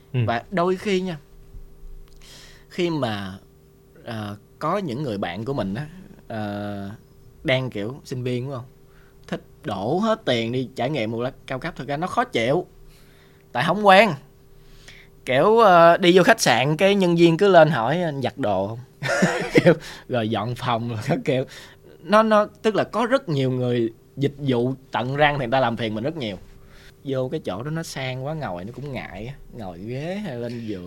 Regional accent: Mekong Delta, Vietnam; Nhưng mà khi người ta hiểu là mình miền Nam, đặc biệt là mình lên lớn lên ở miền Tây.

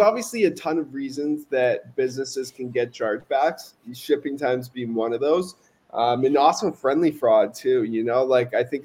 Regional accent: North Carolina, United States; Yeah, initially I'm from North Carolina.

